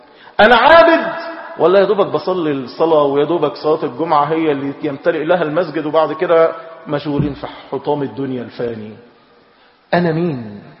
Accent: Egypt

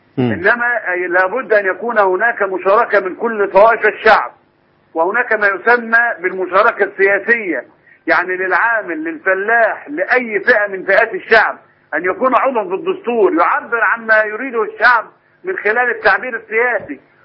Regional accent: Egypt; انا بتكلم بصفتي مصري، سياسي مصري.

